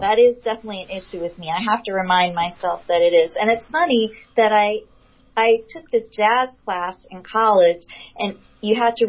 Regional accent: Los Angeles, California, United States; I grew up like in West LA, like near UCLA.

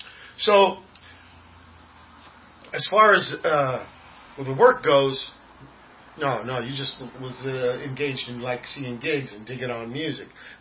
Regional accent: San Pedro, California, United States; because we're from Pedro, and there ain't no punks here, man. We're the only punk rockers.

